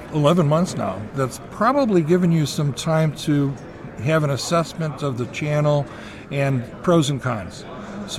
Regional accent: Chicago, Illinois, United States; I'm from Chicago, so what, are you there?

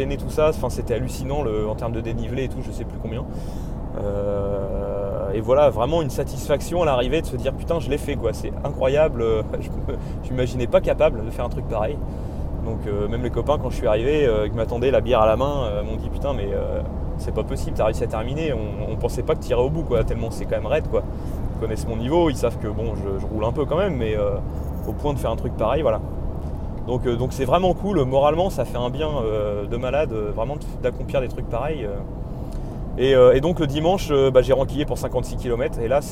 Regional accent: Normandy, France; un climat qui n'est pas du tout comme chez nous en Normandie où on avait plutôt l'habitude de forêts, bon un petit peu vallonnées

